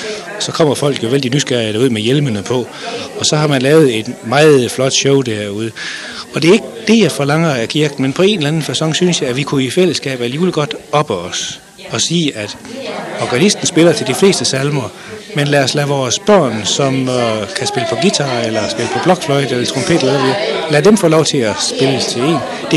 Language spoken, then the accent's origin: Danish; Thy, North Denmark Region, Denmark; now in Herning, Denmark; nu bor jeg nede ved Herning nu om dagen, jeg vokser op i Thy